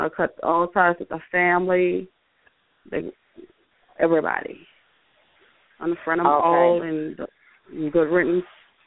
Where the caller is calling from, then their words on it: New Orleans, Louisiana, United States; calling from New Orleans, Louisiana.